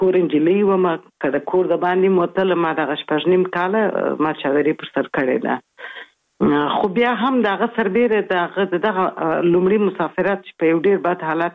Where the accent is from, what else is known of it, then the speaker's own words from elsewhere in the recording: Kabul, Afghanistan; also born or lived in Kandahar; اصلا خو زه زېږېدلې په کندهار کې یم، خو دغه دقیق مې دی نیم کال وم څلور میاشت وم درې میاشت وم کابل ته تللی وم میشت سوی یو.